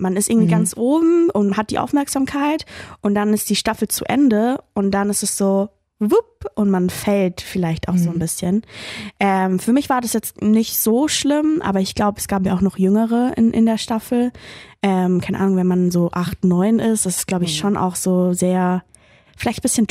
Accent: Mannheim, Baden-Württemberg, Germany; Ich komme ja aus Mannheim

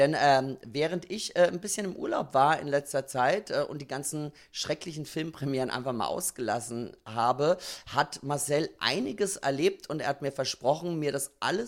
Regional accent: Austria; Und ich bin ja eine Österreicherin.

